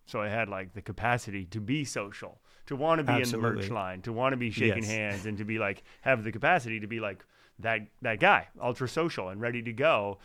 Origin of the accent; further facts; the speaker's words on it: Fredericton, New Brunswick, Canada; also born or lived in Halifax, Canada; I was in Halifax for about 15 years, and then I moved home. I mean, my hometown is Fredericton.